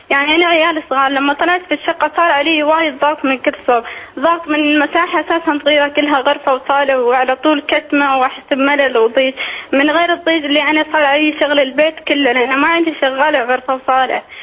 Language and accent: Arabic; Oman; انا مشكلتي اني انا من عمان وهو من الامارات.